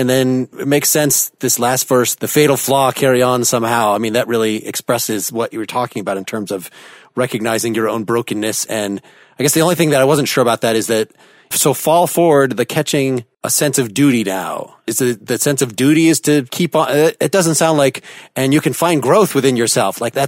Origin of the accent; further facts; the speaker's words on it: Chicago, Illinois, United States; I'm also from the Chicago area like you